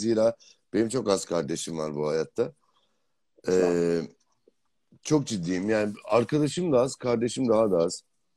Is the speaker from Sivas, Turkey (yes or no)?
yes; Sivas, Turkey; Ben Sivas'ta sobalı ve iki odalı bir evde doğdum.